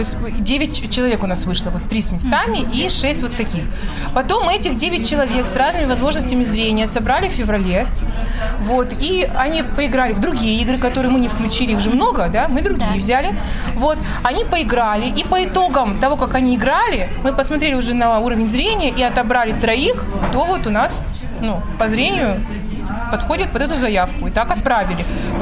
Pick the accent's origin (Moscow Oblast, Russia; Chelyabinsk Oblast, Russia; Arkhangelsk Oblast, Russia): Chelyabinsk Oblast, Russia; Chelyabinsk; Мы приехали из Челябинска